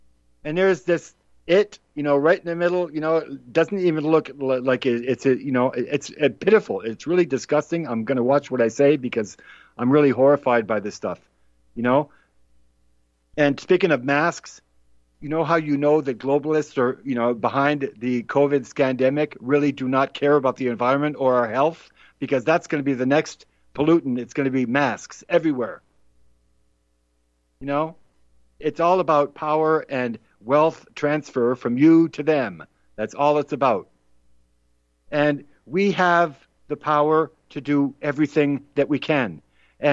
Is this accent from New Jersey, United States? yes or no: no; Massachusetts, United States; Over to Massachusetts, my home state.